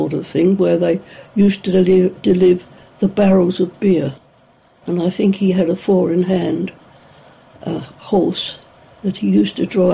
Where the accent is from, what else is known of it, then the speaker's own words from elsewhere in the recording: London, United Kingdom; born there; By Whitechapel and Hackney on the other side. And, well, it was a very busy East working class area.